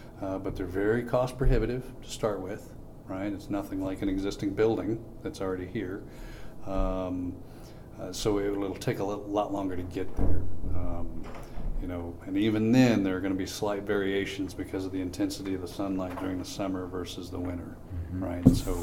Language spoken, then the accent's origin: English; Fayette, United States; I'm from Fayette.